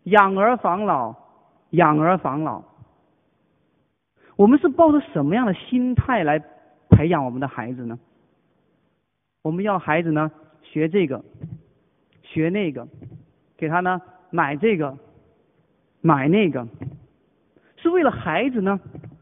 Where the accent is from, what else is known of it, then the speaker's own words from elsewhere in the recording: Hong Kong; 我们香港人这么忙，这么累